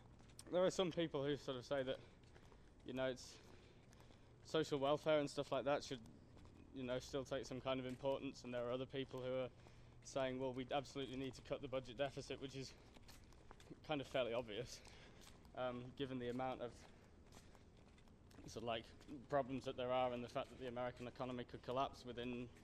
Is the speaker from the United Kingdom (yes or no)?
yes; England, United Kingdom; I'm from England.